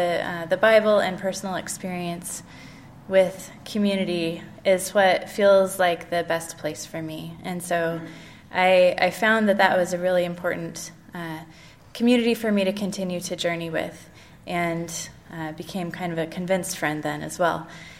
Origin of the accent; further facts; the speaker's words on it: Newberg, Oregon, United States; I grew up in Newburgh, Oregon, which is kind of one of those Quaker meccas that that are kind of spread out across the country.